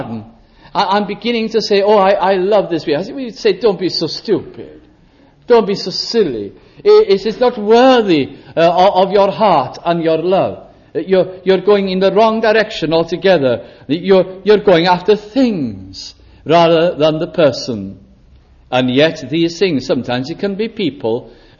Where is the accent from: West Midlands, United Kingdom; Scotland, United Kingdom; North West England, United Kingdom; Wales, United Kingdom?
Wales, United Kingdom; speaking as a Welsh person regarding my own land.